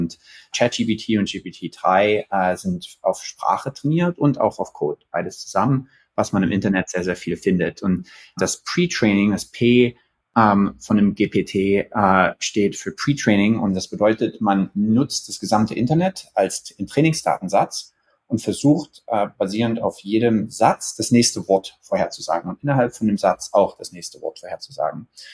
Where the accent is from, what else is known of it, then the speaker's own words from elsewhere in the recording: Dresden, Saxony, Germany; also born or lived in Ethiopia; ich komme aus Dresden, Dresden geboren, ein paar Jahre in Äthiopien gelebt, mein Abi am Gymnasium Dresden-Plauen gemacht, 2 Jahre in Leipzig linguistische Informatik studiert